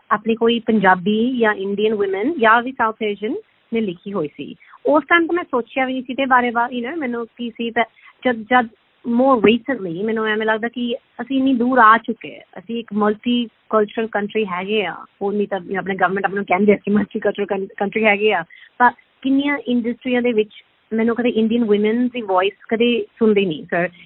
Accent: Australia; Punjabi is a second language; ਵੈਸੇ ਮੈਂ obviously Australia ਵਿੱਚ ਹੀ ਪੈਦਾ ਹੋਈ ਸੀ, ਫਿਰ ਮੇਰੀ ਪੰਜਾਬੀ ਥੋੜੀ ਟੁੱਟੀ ਹੈਗੀ ਹੈ

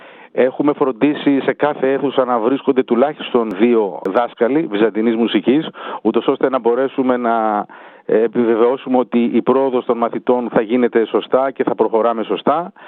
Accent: Greece; moved away as an adult; είμαι από Ελλάδα, γεννήθηκα, μεγάλωσα στην Ελλάδα μέχρι 19 χρονών.

